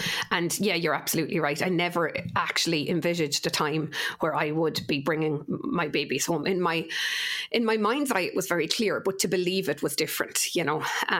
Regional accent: Ireland; And we're very lucky, I think, as Irish people as well, from the intended parents that I meet.

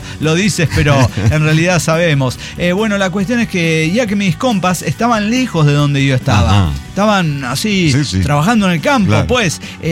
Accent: Colombia; now in United States; el día que llegué a los Estados Unidos de Norteamérica, al pasar por inmigraciones, me hicieron las típicas preguntas de ¿y a qué vienes? ¿Y cuánto te quedas? ¿Y por qué eres colombiana?

